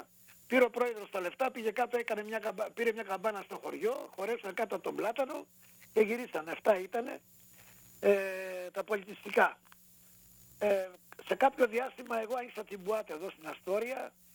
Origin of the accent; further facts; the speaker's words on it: Greece; moved away; πάμε καλά μόνο σε εμάς που ήρθαμε από την Ελλάδα και οι οποίοι κάθε μέρα αραιώνουμε, ξέρεις.